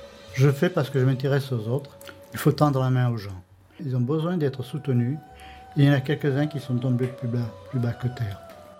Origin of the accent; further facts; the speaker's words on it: France; Je suis français, ma mère est cambodgienne et mon père français.